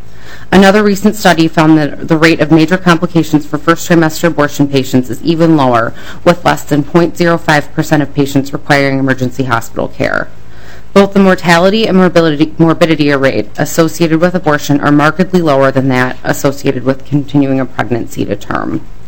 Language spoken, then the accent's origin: English; Minnesota, United States; As a Minnesotan and a woman, I implore you to respect my right to self-determination and autonomy